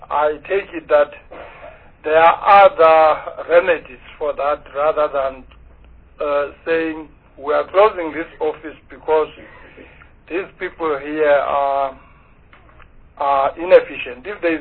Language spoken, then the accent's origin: English; Eastern Cape, South Africa; But then I'm coming from the Eastern Cape.